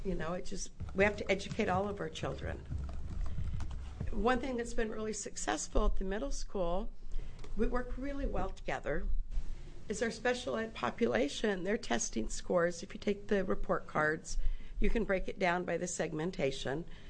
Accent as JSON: {"language": "English", "town": "Prineville", "region": "Oregon", "country": "United States", "said": "I'm from Prineville."}